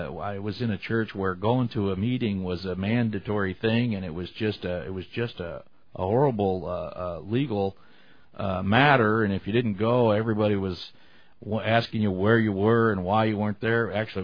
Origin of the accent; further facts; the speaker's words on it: Omaha, Nebraska, United States; I remember as I grew up here in Omaha, just east of my home, a few blocks, I grew up near Salem Baptist Church.